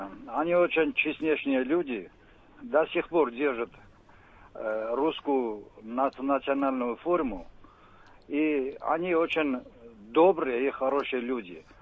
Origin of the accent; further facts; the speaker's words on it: Yerevan, Armenia; Я из Еревана корнями.